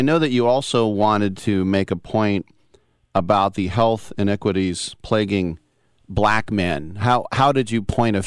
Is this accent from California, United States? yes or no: yes; Oakland, California, United States; and I'm from Oakland. Look, I know that my town gets a bad rap.